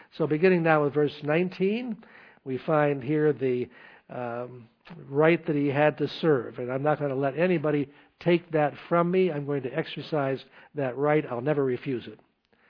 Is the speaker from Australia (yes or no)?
no; Albany, New York, United States; I was from the Albany area, and Colony was a different world. I never knew Colony until I came out here for the church.